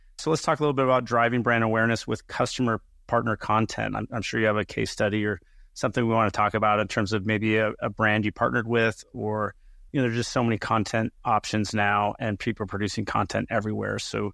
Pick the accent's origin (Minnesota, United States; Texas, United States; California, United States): California, United States; now in Phoenix, United States; I grew up in the Bay Area, and then last few years moved to Phoenix